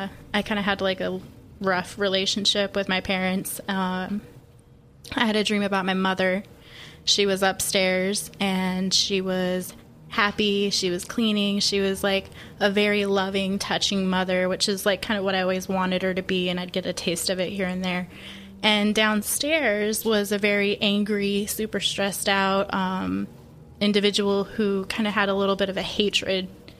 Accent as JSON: {"language": "English", "region": "Colorado", "country": "United States", "moved": "yes", "said": "I'm 23. I'm from Colorado. I moved down here a little over 2 years ago to come live with Robbie"}